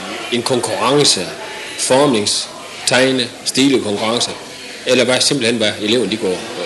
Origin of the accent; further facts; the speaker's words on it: Vestervandet, North Denmark Region, Denmark; Jeg kommer ud fra Vestervandet. Jeg har en ejendom derude.